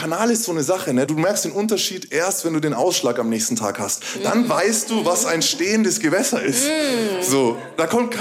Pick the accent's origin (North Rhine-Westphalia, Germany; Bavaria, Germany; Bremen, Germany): Bavaria, Germany; Nuremberg; Ich bin im Schatten des Turms aufgewachsen, so. Und all das ist Nürnberg für mich.